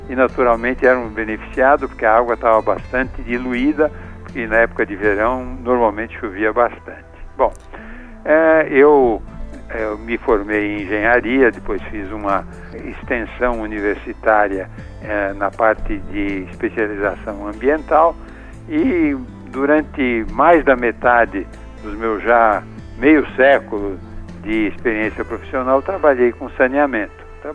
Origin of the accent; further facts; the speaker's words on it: São Paulo, Brazil; eu sou paulistano e nasci a cerca de 1,5 km do Tietê, perto da Barra Funda